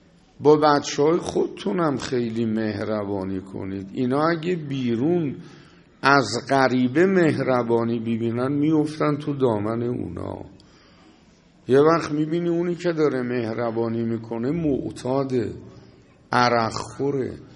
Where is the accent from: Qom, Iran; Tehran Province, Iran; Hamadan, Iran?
Tehran Province, Iran; Tehran; میگودم منم بچه تهرونم